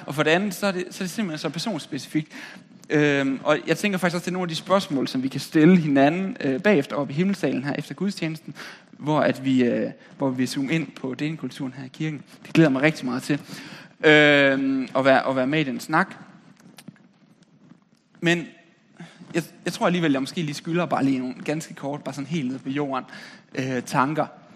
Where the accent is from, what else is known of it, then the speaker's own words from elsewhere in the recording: Holstebro, Central Denmark Region, Denmark; Det kunne man godt finde på i Holstebro, hvor jeg kommer fra.